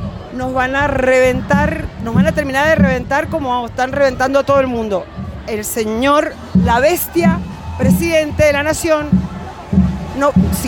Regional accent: Mendoza, Argentina; also born or lived in San Marcos Sierra; Y yo vengo de San Marcos Sierra, de Córdoba, pero soy mendocina

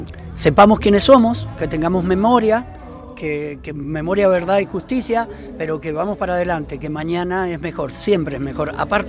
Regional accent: Luján de Cuyo, Mendoza, Argentina; tenemos una provincia, Mendoza, y que tenemos Godoy Cruz, yo soy de Luján

